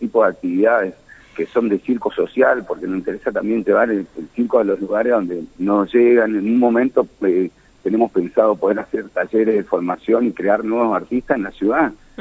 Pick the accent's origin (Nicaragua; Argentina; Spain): Argentina; Resistencia, Chaco; principalmente yo soy un artista chaqueño, este año cumplo 25 años de ser payaso, de trabajar en la calle, soy acá de Resistencia